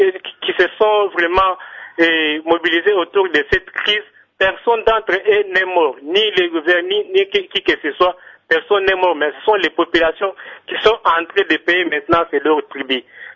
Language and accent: French; Luiza, Kasaï-Central, DR Congo; Parce qu'ici, chez nous, au Kassai, par exemple, je prends par exemple mon territoire de Luisa